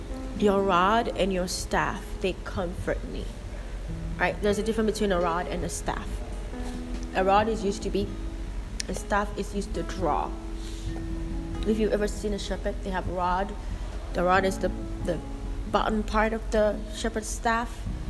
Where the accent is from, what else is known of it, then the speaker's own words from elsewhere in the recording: Ghana; when I was growing up, when I was a little girl, I'm African. I'm Ghanaian.